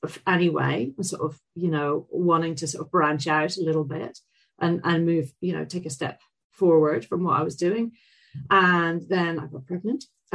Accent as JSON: {"language": "English", "country": "Ireland", "tie": "born or raised there", "also_born_or_lived": "Dublin / Belfast / Southampton / Bermuda", "said": "I'm originally from Ireland. I grew up between Dublin and Belfast. And then I went off to university to study oceanography in the UK, in Southampton."}